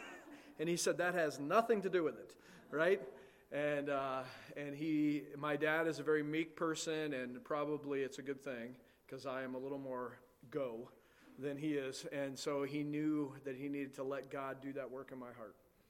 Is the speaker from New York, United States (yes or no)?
yes; West Danby, New York, United States; also born or lived in Lockport; I was born in Lockport, New York. And that's not too far from here. And then my dad's first church was in West Danby, New York, just south of Ithaca. And I grew up as a teenager in that area.